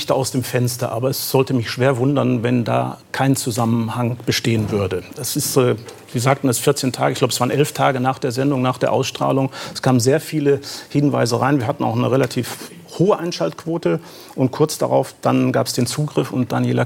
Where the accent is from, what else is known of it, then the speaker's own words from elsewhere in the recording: Wanne-Eickel, North Rhine-Westphalia, Germany; ich komme aus Wanne-Eickel